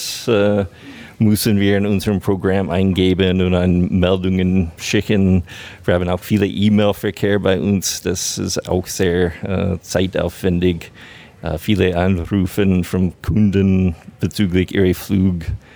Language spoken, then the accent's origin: German; United States; German is a second language; now in Germany; Ja, ich bin ursprünglich aus den USA, wohne in Deutschland seit über 20 Jahren jetzt in Allgäu-Region seit 2012.